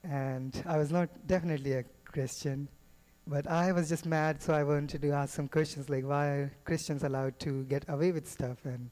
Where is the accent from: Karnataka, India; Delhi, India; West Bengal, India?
Delhi, India; New Delhi; I grew up in New Delhi. It's the capital city of India. It has the population more than Canada has. And it's smaller than GTA area combined. I grew up as a Hindu.